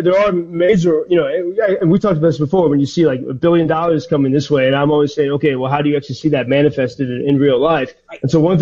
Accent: Ireland; I'm an Irishman.

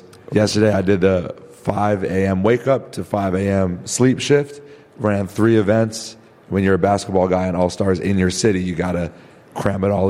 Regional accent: Evanston, Illinois, United States; So yeah, I grew up in Evanston, playing basketball.

